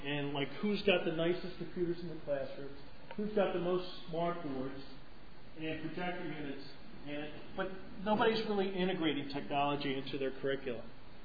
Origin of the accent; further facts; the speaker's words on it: New Jersey, United States; I'm from New Jersey, by the way.